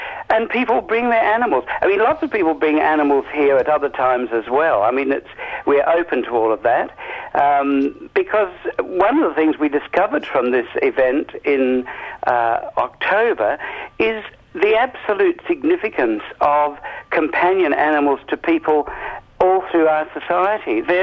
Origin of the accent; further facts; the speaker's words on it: Scotland, United Kingdom; I'm a Scot.